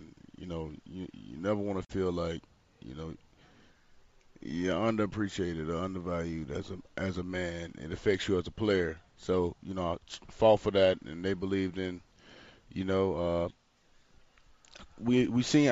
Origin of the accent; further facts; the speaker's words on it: Georgia, United States; I grew up in Georgia.